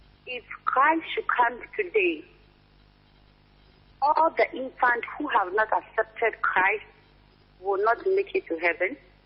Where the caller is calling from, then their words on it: Ghana; I'm calling from Ghana.